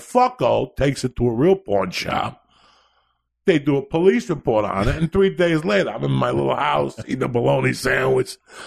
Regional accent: North Bergen, New Jersey, United States; he's from a town called Cliffside, and I'm from North Bergen.

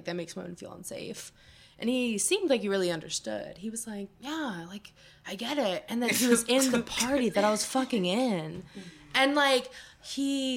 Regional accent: Indianapolis, Indiana, United States; Like, I grew up in Indianapolis downtown, and we were walking and we were catcalled.

